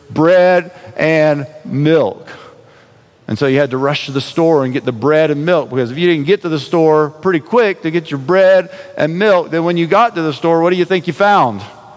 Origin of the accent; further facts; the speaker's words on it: South Carolina, United States; Some of you know, I grew up in South Carolina, the state of South Carolina in the United States.